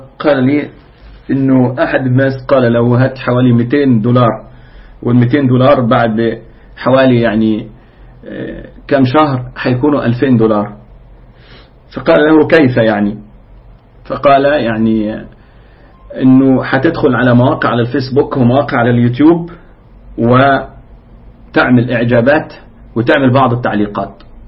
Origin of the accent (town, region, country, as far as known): Egypt